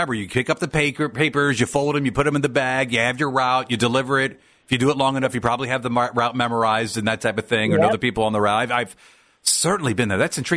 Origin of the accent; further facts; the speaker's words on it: Akron, Ohio, United States; It was snowing a lot. I'm from Akron, and my car got stuck.